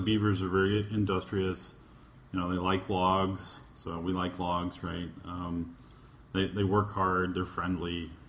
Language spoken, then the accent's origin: English; Oklahoma, United States; So I'm originally from Oklahoma, and I owned a fairly large ISP there